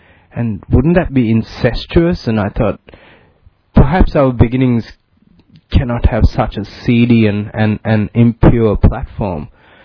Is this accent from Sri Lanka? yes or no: yes; Sri Lanka; I grew up in Sri Lanka.